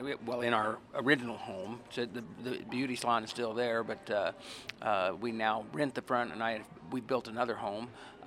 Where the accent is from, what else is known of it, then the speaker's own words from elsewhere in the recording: Murfreesboro, Tennessee, United States; I was born and raised in Murfreesboro. Lived there all of my life, except for the 3 years that I spent in the United States Marine Corps.